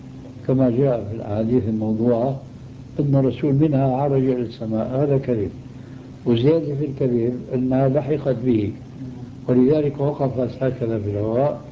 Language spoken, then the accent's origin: Arabic; Damascus, Damascus Governorate, Syria; دمشقي آني